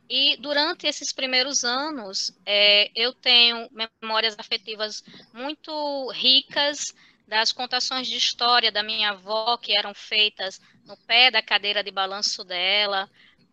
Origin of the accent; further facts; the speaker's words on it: Natal, Rio Grande do Norte, Brazil; born there; Eu nasci em Natal, em 77, em junho de 77, e durante os meus primeiros anos de vida, nós migrávamos muito de bairros para bairros.